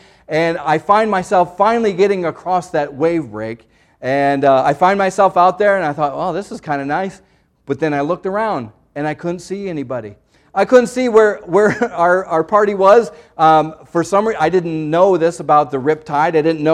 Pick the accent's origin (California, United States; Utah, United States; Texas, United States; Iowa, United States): Iowa, United States; But we went swimming, and I'm from Iowa. I don't know much about the ocean.